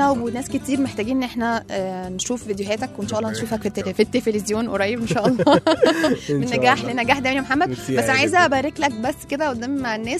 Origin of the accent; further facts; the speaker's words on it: Egypt; انا كمصريه لما روحت ماليزيا انا العربيه الوحيده اللي كانت عامله دوشه